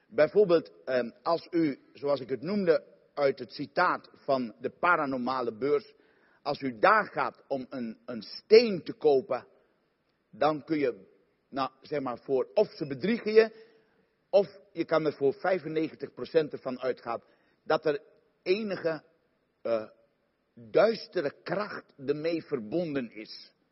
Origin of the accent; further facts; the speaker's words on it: Suriname; Ik kom uit Suriname, zei ik u.